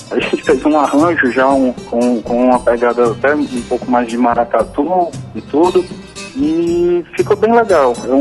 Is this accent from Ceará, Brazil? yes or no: yes; Ceará, Brazil; eu sou do … sou do Ceará